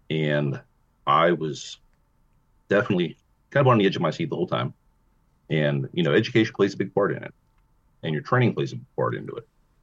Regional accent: Port Vue, Pennsylvania, United States; I grew up in Port View, not far from here, obviously. You know, I'm just right across the river, and I was on Rebecca Street.

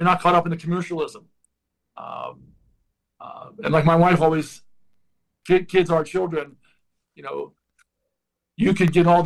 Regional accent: Steubenville, Ohio, United States; I was born and raised in the Serbian Church, Holy Resurrection in Steubenville, Ohio.

